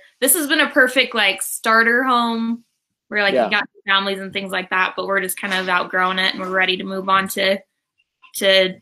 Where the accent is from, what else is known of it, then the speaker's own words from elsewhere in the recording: North Ogden, Utah, United States; also born or lived in New Jersey; I was born in New Jersey, but I lived there until I was like 3. And so I've lived my whole life pretty much in North Ogden, Utah. That's where I've lived and grown up.